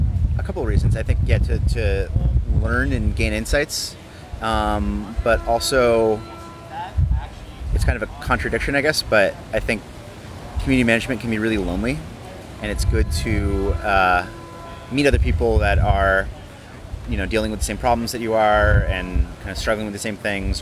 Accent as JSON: {"language": "English", "town": "Boston", "region": "Massachusetts", "country": "United States", "tie": "born or raised there", "lives_now": "New York, United States", "said": "I grew up near Boston, Massachusetts. I'm a huge Patriots fan."}